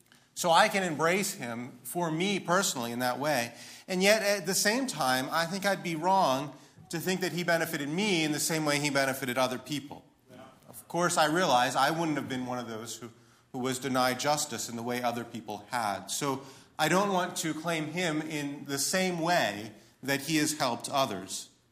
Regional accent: Maryland, United States; also born or lived in Turkey; So I grew up in Maryland. I spent really my whole life in Maryland, except for 3 years in Turkey. And I grew up in a part of Maryland that was entirely white.

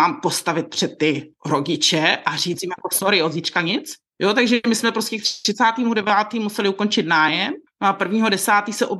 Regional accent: Bohemia, Czechia; Moje matka pochází ze Slovenska. Vyrůstala jsem ale teda v Čechách, mám české školy.

